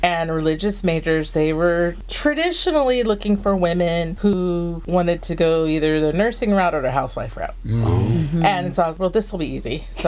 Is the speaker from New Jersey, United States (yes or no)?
no; Bakersfield, California, United States; I'm from Bakersfield.